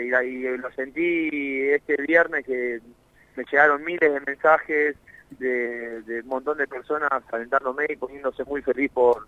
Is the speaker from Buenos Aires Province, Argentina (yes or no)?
yes; La Loma, Buenos Aires Province, Argentina; moved away as an adult; now in São Paulo, Brazil; Soy de La Loma, hincha del Pincha también, estudiante.